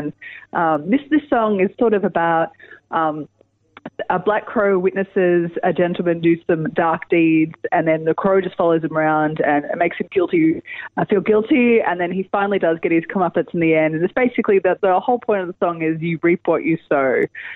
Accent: Melbourne, Victoria, Australia; I mean, we're from Melbourne, so, you know, we didn't get out much last year.

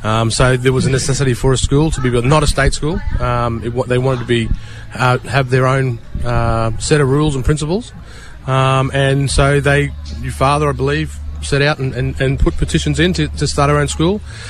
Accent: Queensland, Australia; So, my people, my father's side, we're from Cookyallenge, from way up the Cape, around Lora region.

